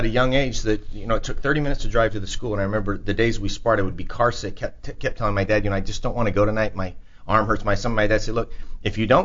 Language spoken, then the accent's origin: English; Idaho, United States; Well, you know, I'm from Idaho, and I'm very